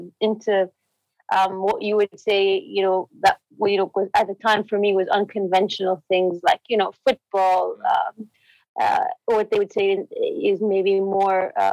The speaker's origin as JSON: {"language": "English", "town": "Jeddah", "region": "Makkah Province", "country": "Saudi Arabia", "tie": "born or raised there", "said": "I grew up in Saudi, in Jeddah. Studied there. Graduated high school from there. So, basically Saudi through and through."}